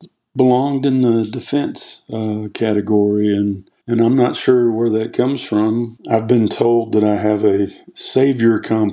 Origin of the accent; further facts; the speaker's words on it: Chicago, Illinois, United States; born there; I was born in Chicago, wanted to be a lawyer my entire life.